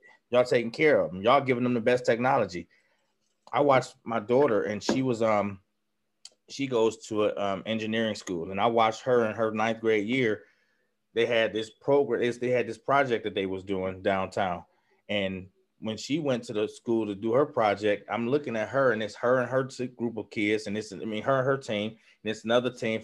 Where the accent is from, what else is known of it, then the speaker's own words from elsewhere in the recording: Cleveland, Ohio, United States; you grew up in East Cleveland, I grew up on Huff.